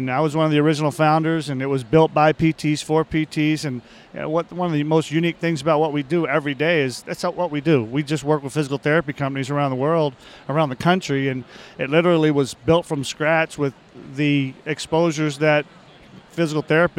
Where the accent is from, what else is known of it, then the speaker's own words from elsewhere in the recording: Texas, United States; I'm from Texas originally.